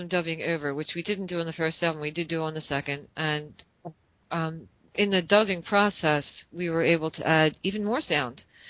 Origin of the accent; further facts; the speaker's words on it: United States; But we're actually American citizens, American mutts, really.